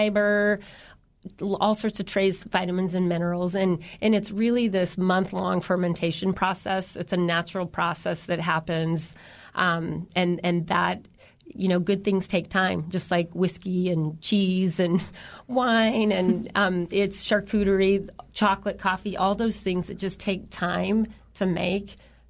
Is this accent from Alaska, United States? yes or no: yes; Juneau, Alaska, United States; Well, it's funny because I was born and raised in Juneau. I took off like half of us do after we graduate and explored, went to a couple different colleges, ended up back here safe and sound at home